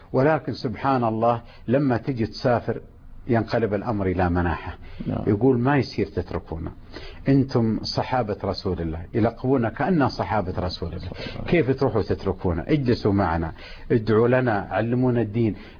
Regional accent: Medina, Medina Province, Saudi Arabia; وبعد حتى كنت أستحي أقول أنا من المدينة المنورة.

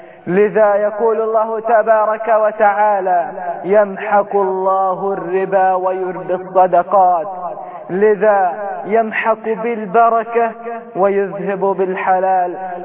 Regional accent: Egypt; بلدنا مصر

